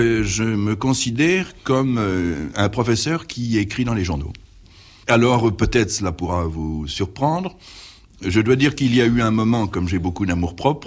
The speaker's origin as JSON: {"language": "French", "town": "Paris", "region": "Île-de-France", "country": "France", "tie": "born there", "said": "Bien, eh bien, je suis né à Paris."}